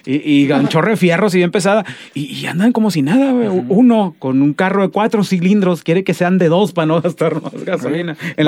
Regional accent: Mexico; como buen mexicano, pues uno calza ahí del 6, del 7

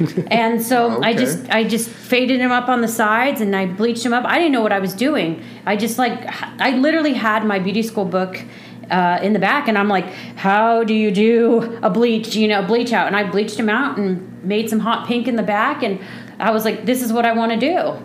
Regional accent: Palm Desert, California, United States; I did. I grew up in Palm Desert. I was born at Desert Hospital in Palm Springs. I grew up out here. I've left and come back a bunch of times, but.

